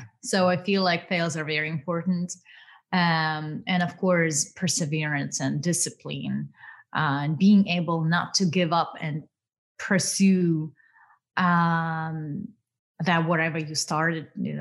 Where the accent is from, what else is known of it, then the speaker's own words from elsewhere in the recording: Russia; accent: Russian; English is a second language; I'm trying to do the American accent, and I learn, I really work hard towards reducing my Russian accent so I can be more understood